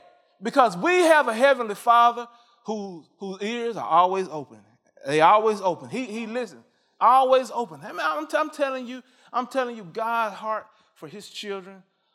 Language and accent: English; Mississippi, United States; also born or lived in Chicago; I'm coming from Mississippi. I'm like, everything froze over. Amen. I mean, ain't no moving here in Mississippi. I said, when it snow, we don't go nowhere. Amen? Amen. Now, later on, I moved to Chicago